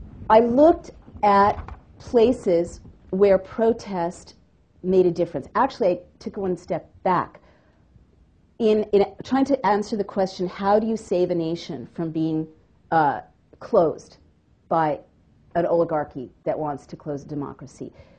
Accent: San Francisco, California, United States; I grew up in the Haight-Ashbury and I'm the child of hippies.

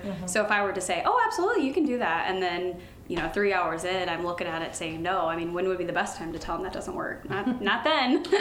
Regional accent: Knoxville, Tennessee, United States; moved away as an adult; Yes. I was born and raised in Knoxville, graduated from Knoxville High School in 1997, and I left in 2003.

